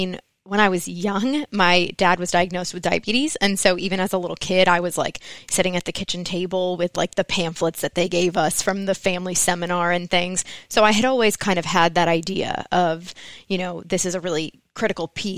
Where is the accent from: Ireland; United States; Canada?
United States; Connecticut; moved away as an adult; now in Texas, United States; I am originally from Connecticut. I came down to Texas thinking I wanted to be a chemical engineer in college.